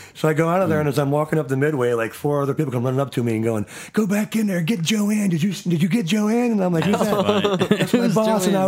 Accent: Hollywood, California, United States; And I was like, I'm from Hollywood. He goes, I know where you're from.

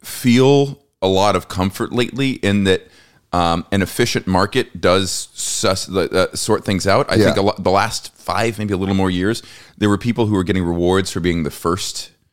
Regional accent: Corpus Christi, Texas, United States; also born or lived in Atlanta, Georgia; I grew up in Corpus Christi, Texas, in Atlanta, Georgia.

